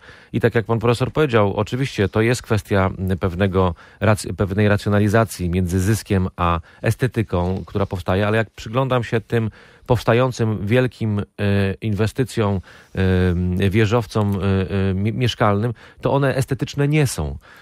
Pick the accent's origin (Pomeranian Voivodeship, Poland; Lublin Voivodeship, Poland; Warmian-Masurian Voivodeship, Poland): Pomeranian Voivodeship, Poland; Ja wychowałem się na Przymorzu, które pierwotnie miało być w założeniu architektonicznym zabudową domków jednorodzinnych.